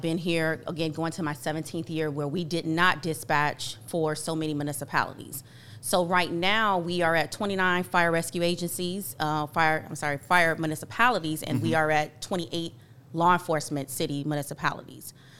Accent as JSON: {"language": "English", "town": "Miami", "region": "Florida", "country": "United States", "said": "I am from the 305. I am from Miami."}